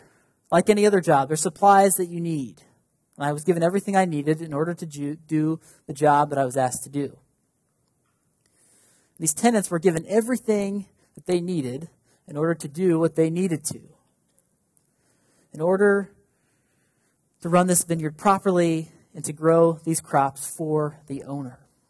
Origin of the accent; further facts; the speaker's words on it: Paxton, United States; They live up at Bales Lake, so it was pretty close to me when I was growing up in Paxton.